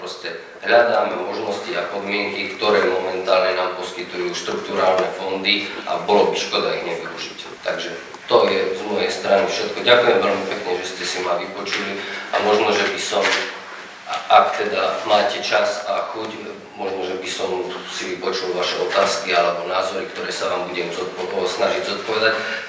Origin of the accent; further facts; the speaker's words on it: Polomka, Banská Bystrica Region, Slovakia; now in Banská Bystrica, Slovakia; Ja teda osobne pochádzam z Polomky z Orehronia, aj keď žijem v Bystrici